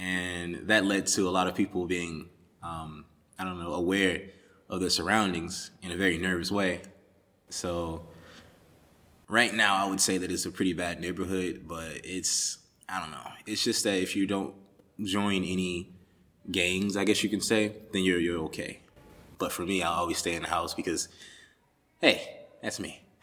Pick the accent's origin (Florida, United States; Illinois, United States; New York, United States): Illinois, United States; Chicago; I grew up in Chicago, Illinois. The West Side, it was like it's called the Lawndale community.